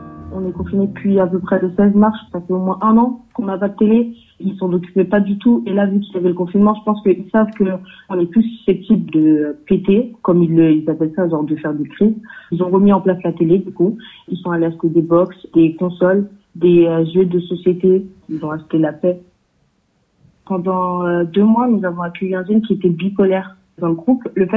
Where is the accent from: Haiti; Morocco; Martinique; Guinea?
Haiti; now in France; j'ai 17 ans, je viens d'Haïti, je suis venue en France après le tremblement de terre.